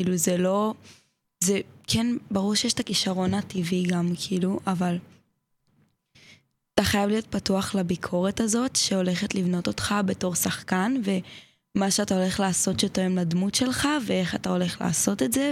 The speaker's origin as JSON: {"language": "Hebrew", "town": "Kiryat Ono", "region": "Tel Aviv District", "country": "Israel", "said": "אני מקריית אונו, שזה באזור גוש דן"}